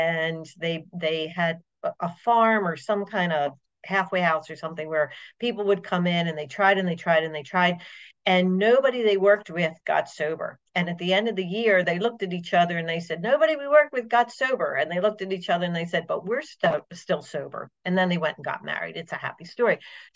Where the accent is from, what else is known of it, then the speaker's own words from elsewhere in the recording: Baltimore, Maryland, United States; I'm from Baltimore, Maryland